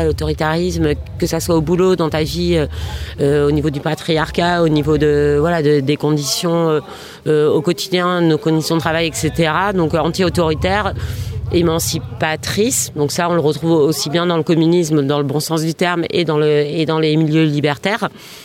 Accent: Paris, Île-de-France, France; moi j'ai grandi sur Paris

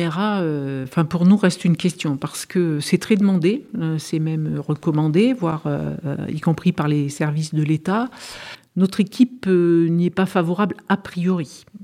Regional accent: Die, Auvergne-Rhône-Alpes, France; born there; moi, je suis née à Die.

